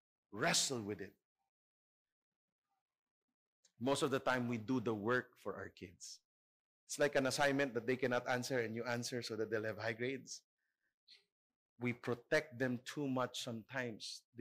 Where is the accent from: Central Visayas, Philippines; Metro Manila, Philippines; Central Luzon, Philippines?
Metro Manila, Philippines; Manila; We grew up in Divisoria. Our parents showed us how to make money. That's just part of Asian culture.